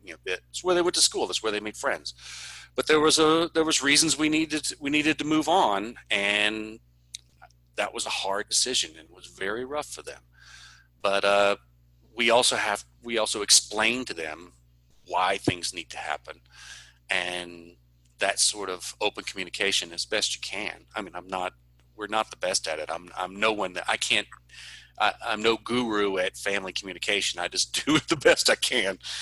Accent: Atlanta, Georgia, United States; now in Mexico; My hometown's is Atlanta, which is a short plane ride from most of Mexico.

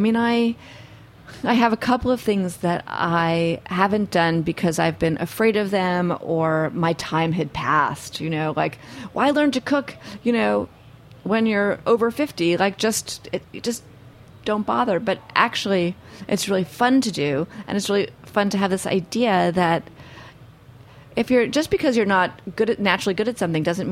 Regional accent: New York City, New York, United States; I don't drive because I grew up in New York City.

